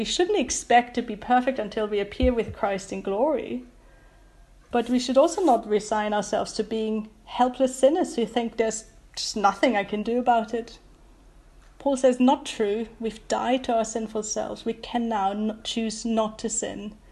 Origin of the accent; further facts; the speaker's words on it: Germany; English is a second language; now in United Kingdom; I have to admit that I'm quite bad at being a British citizen. Not because I haven't got the passport and all. It's because my default thinking is still that I'm German, and so I behave like a German.